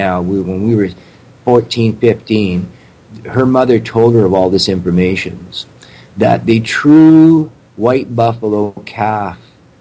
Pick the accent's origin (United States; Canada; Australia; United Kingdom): Canada; born there; even though I'm not Native Indian. My parents are both born Hungarians, but I was born in Canada.